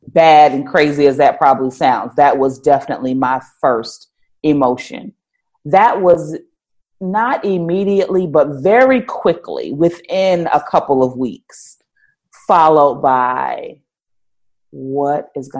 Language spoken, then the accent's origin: English; Philadelphia, Pennsylvania, United States; also born or lived in Indiana; So we are originally from Philadelphia. We were living in Indiana at the time.